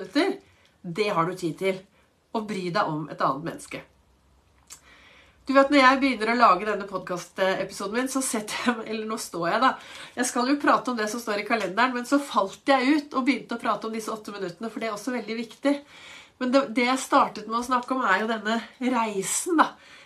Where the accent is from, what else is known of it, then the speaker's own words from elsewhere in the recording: Oslo, Norway; jeg vokste opp i Oslo.